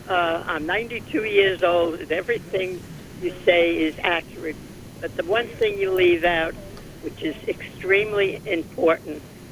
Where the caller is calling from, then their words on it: Morristown, New Jersey, United States; I'm calling from Morristown, New Jersey.